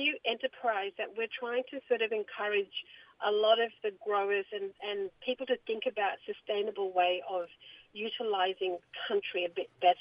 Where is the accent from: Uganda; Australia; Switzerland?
Australia; Western Australia; now in Cairns, Australia; I'm from the East Kimberley of Western Australia. My mob are the Jaru, Wurundjeri, Nyarrindjin people of beautiful. East Kimberley.